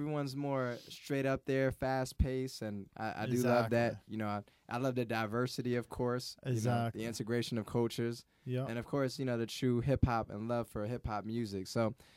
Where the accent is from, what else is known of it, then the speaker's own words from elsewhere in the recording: Bridgeport, Connecticut, United States; now in Atlanta, United States; Bridgeport.